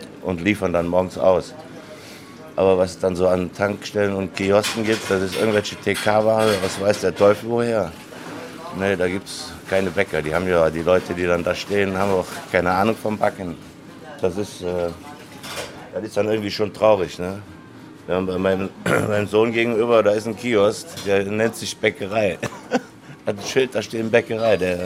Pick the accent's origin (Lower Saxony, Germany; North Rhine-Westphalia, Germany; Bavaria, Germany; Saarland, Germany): North Rhine-Westphalia, Germany; Ich bin auf dem Land groß geworden, im Siebengebirge.